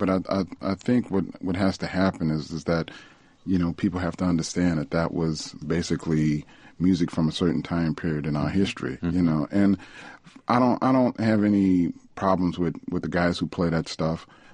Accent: New Orleans, Louisiana, United States; the thing that was interesting about growing up in New Orleans and being back there is that there were a number of musicians that I'd witnessed growing up who never made any money

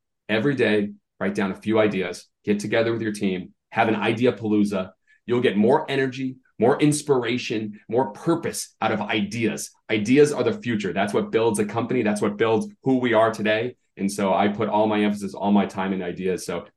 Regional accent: Massachusetts, United States; as a kid, I grew up in Massachusetts. I think you knew this.

